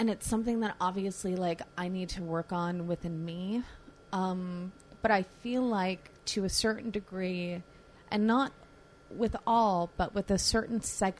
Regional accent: New York, United States; I grew up out on Long Island.

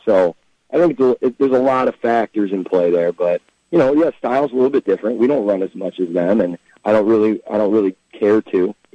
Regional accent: Carroll, Iowa, United States; Watched, you know, I'm from Carroll Kemper, so we had to go watch Kemper play.

